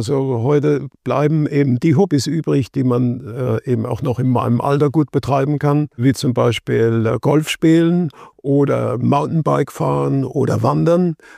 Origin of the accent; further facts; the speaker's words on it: Neustadt an der Weinstraße, Rhineland-Palatinate, Germany; also born or lived in Ludwigshafen / Böhl-Iggelheim; Also ich bin in Ludwigshafen nur geboren, aufgewachsen bis zur 2. oder 3. Klasse Volksschule in Böhl. Böhl-Igelheim heißt es heute. Und dann Neustadt bis 1973 in Neustadt an der Weinstraße. Das ist eigentlich so mein wesentlicher Bezug.